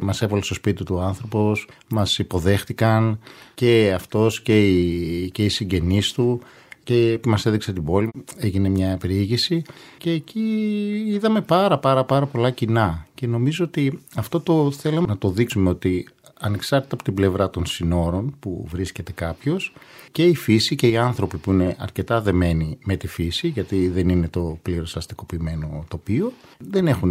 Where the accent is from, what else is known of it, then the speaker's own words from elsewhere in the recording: Gidas, Central Macedonia, Greece; Μόλις είπα ότι είμαι από το Γιδά, δηλαδή από 2 βήματα παρακάτω στον ίδιο κάμπο.